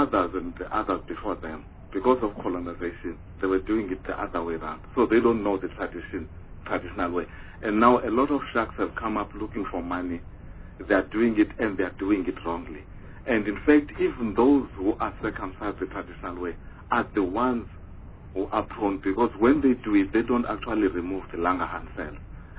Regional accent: Eastern Cape, South Africa; You know, the Western culture and the traditional, I'm coming from Eastern Cape.

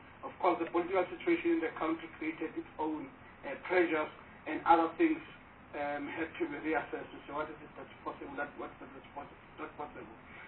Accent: South Africa; as a South African population, to say, yes, we are committed to solidarity

